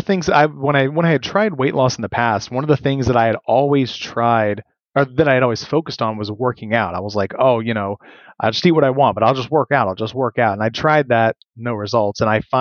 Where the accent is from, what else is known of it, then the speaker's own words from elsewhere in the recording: Florida, United States; I was born and raised in Florida, but I just can't take the heat. I'm just not used to it.